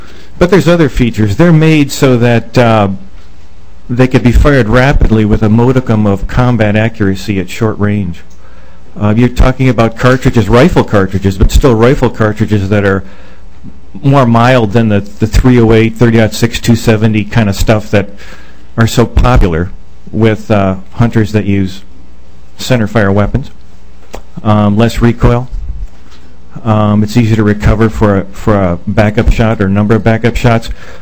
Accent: French River, Minnesota, United States; I'm from French River, Minnesota.

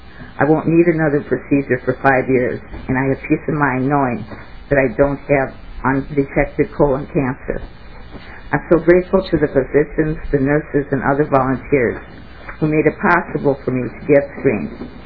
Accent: Minnesota, United States; I grew up in Minnesota, and I've lived here all my life. I live in Little Canada right now.

